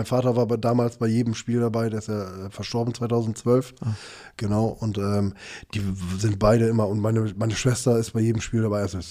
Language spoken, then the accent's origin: German; Trabzon Province, Turkey; Wir kommen ja auch aus der Region Trabzon.